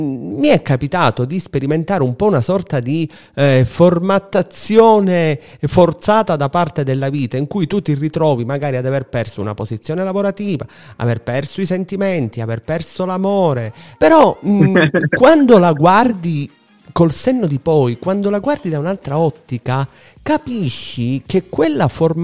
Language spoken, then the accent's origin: Italian; Sicily, Italy; come si dice dalle nostre parti, che siamo siciliani entrambi